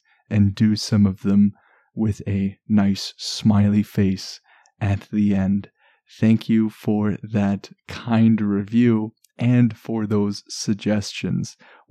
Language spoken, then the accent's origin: English; Canada; I am from Canada